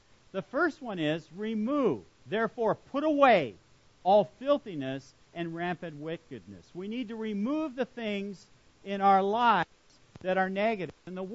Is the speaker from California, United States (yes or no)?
yes; Long Beach, California, United States; You know, I grew up in Long Beach. I was born there, grew up there, and there's a place in Long Beach called the Traffic Circle.